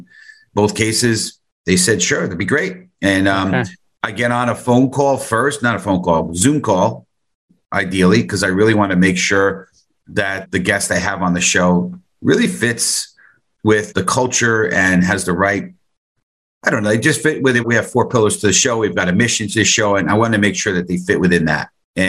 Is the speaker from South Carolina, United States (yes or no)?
no; Bronx, New York, United States; My background, born and raised in the Bronx.